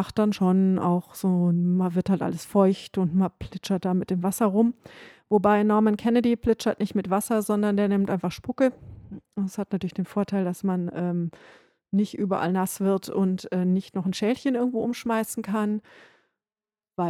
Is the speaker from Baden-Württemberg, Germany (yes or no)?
no; North Rhine-Westphalia, Germany; Da, wo ich aufgewachsen bin in Ostwestfalen, das ist Flachsgegend